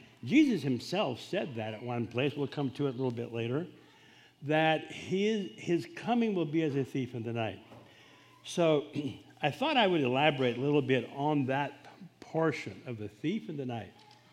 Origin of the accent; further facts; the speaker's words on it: Honduras; When we lived in Honduras, I grew up in Honduras